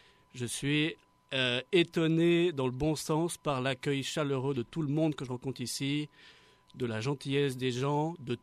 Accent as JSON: {"language": "French", "country": "France", "said": "Je viens de France."}